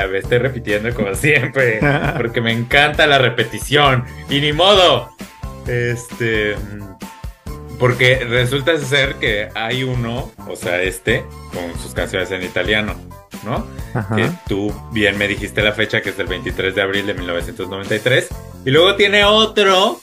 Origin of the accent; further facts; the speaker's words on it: Mexico; aunque ni hablamos italiano, ¿verdad? Ni nada, pero como le hacemos a la payasada, como mexicanos, como que nos sale bien el acento